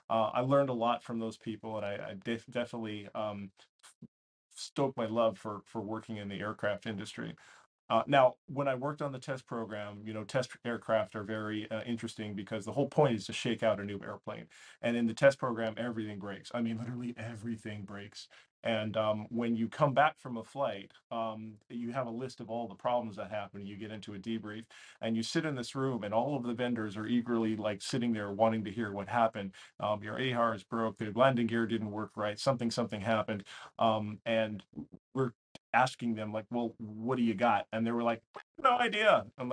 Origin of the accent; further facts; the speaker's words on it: Edmonton, Alberta, Canada; I grew up in Edmonton, Alberta, Canada. I'm a Canuck originally.